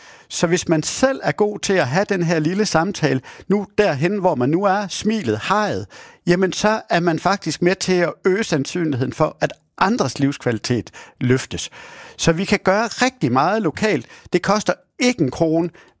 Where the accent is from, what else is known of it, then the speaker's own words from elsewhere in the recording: Aarhus, Central Denmark Region, Denmark; jeg kan godt afsløre, at jeg er fra Aarhus